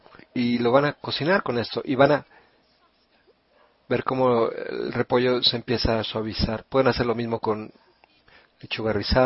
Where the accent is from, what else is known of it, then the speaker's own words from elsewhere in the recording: Italy; Spanish is a second language; Como buena italiana, hago todo con aceite de oliva